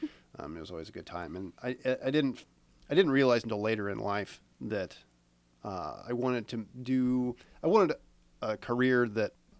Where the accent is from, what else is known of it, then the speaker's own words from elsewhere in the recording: Wiota, Iowa, United States; Well, I'm originally from Wyota, the big old town of Wyota